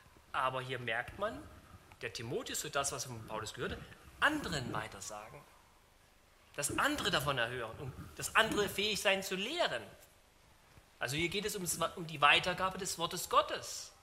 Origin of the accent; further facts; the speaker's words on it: Saxony, Germany; now in Düsseldorf, Germany; ich bin in einer stark atheistischen geprägten Gegend aufgewachsen. Ich stamme aus Ostdeutschland, aus Sachsen, da bin ich aufgewachsen. Aber ich wohne jetzt in Düsseldorf oder Monheim am Rhein, also in Westdeutschland.